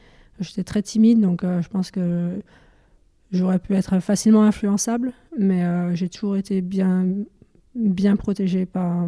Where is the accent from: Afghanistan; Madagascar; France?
France; Dijon, Bourgogne-Franche-Comté; je suis originaire de Dijon. Ouais. On a un petit village malin à côté de Dijon. En Bourgogne.